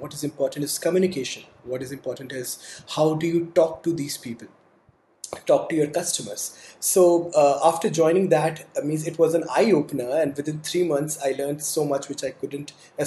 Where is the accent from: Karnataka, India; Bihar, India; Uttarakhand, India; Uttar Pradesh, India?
Bihar, India; Munger; So I'm from India and I belong to a very small city called Munger.